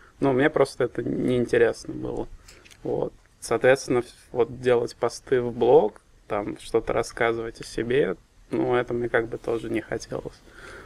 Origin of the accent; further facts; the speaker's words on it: Moscow, Russia; Мне 22 года, я родился и живу в Москве всю жизнь